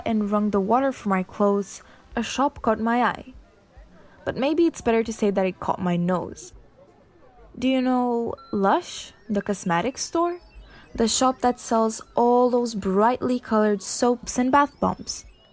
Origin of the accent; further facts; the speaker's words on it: Romania; "I'm from Romania," I told him.